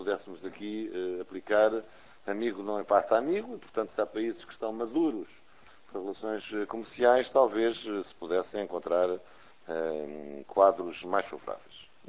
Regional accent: Portugal; como deputado português, como português, considero isso absolutamente inaceitável.

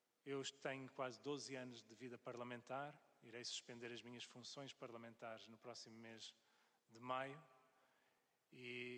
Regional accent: Toronto, Ontario, Canada; canadiano, nascido e criado na cidade de Toronto. E a circunstância da minha presença no Canadá resultou da deslocação dos meus pais

